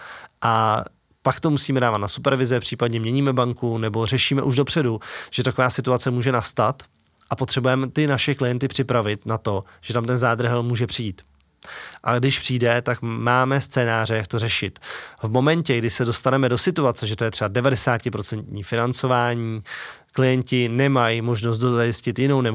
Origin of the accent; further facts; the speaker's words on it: Plzeň, Plzeň Region, Czechia; tím, že jsem z Plzně, tak mám ještě klienty z Plzně